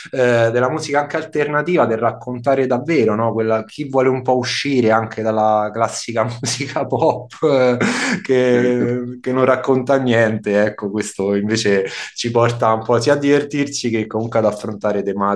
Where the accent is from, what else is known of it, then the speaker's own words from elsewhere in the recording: Rome, Lazio, Italy; io adesso non vivo più a Roma, però sono di Roma e lavoro appunto con Radio Città Aperta, una radio di Roma, ho vissuto tantissimo, 28 anni là